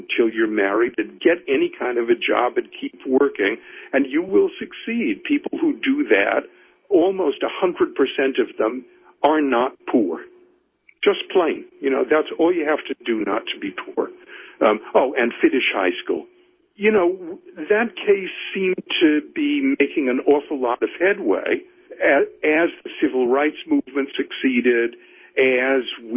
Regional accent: New York, United States; And, you know, and I'm a New Yorker, so I'm watching the crime epidemic

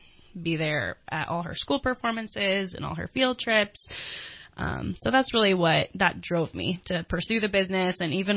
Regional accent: Salinas, California, United States; also born or lived in Charlotte, North Carolina; I was born in Charlotte and then grew up in Monterey Bay Area, Salinas, and we moved up here in 2005.

